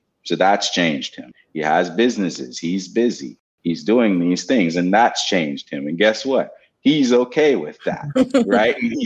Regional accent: Jamaica; I grew up poor in Jamaica with a grandmother that would always say, oh, you know, we don't have money for this or that.

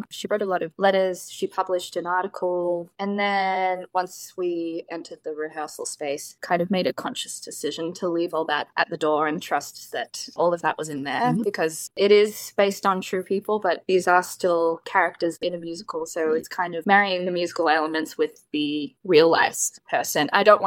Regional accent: Melbourne, Victoria, Australia; born and bred in Melbourne.

